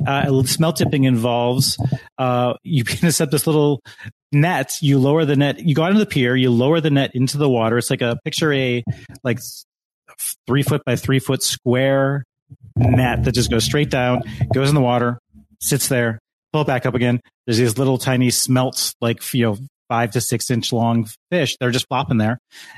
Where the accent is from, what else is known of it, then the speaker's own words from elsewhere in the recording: United States; Growing up on Lake Michigan, I've gone, like you have to go, it was required to take a boater safety course as a class in school in seventh grade.